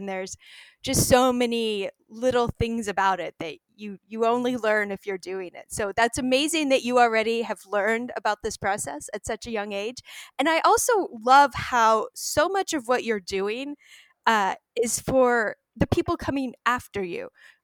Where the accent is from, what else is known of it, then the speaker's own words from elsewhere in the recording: Orem, Utah, United States; and I grew up in Orem too. So I know how you feel. And it is, I mean, it's really cool to kind of go out into the world outside of Utah